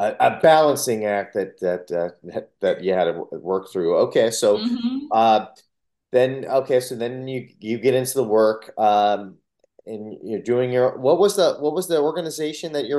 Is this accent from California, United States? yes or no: yes; Long Beach, California, United States; I grew up in the Southern California area, and I grew up in Long Beach, and I love Long Beach so much.